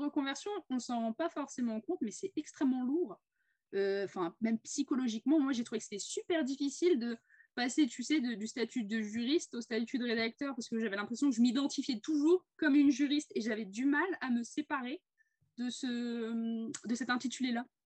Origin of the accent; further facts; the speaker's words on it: Cambrai, Hauts-de-France, France; parce qu'à la base moi je suis de Cambrai-Douai, dans le Nord